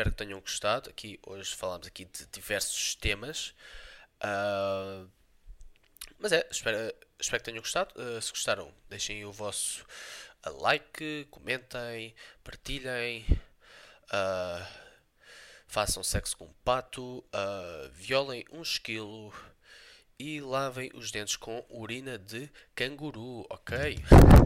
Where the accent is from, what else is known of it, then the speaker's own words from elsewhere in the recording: Portugal; Porque eu sou português e eu tenho que apoiar os meus.